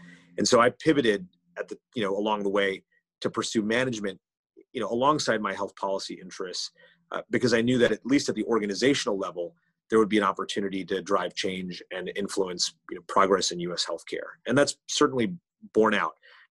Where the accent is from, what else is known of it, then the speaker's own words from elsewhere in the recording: New Jersey, United States; because it was close to where I grew up in New Jersey.